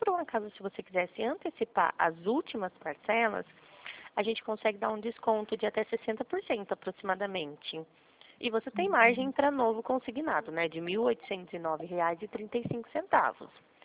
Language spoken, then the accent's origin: Portuguese; Rio Claro, São Paulo, Brazil; Rio Claro, interior de São Paulo